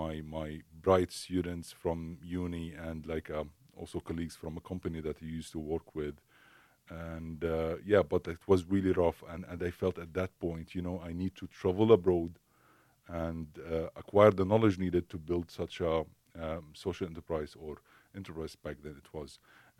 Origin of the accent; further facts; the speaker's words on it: Syria; English is a second language; Hi, everyone. I am from Syria. So I come from Syria.